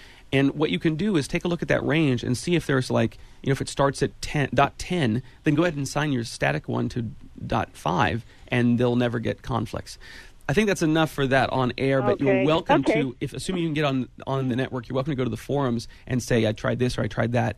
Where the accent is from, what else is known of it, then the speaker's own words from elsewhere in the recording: Ben Lomond, California, United States; Hey, that's my hometown. I grew up there.